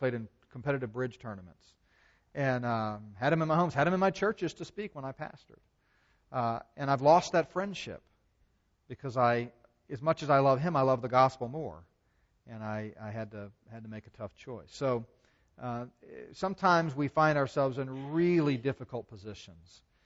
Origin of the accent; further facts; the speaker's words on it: Texas, United States; I said, listen, I'm from Texas, you know.